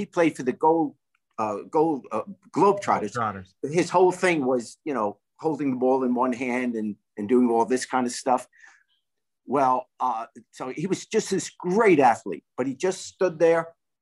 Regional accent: New York, United States; No, I grew up in New York, but when I was a kid, I was born in the 40s

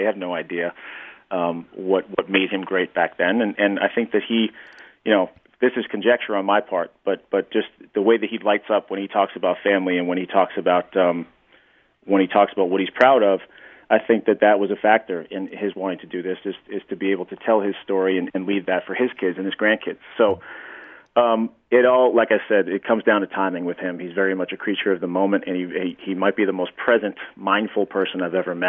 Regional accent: Boston, Massachusetts, United States; You know, I'm from Boston, and Terry Francona is a folk hero in Boston for bringing us our first title in a million years.

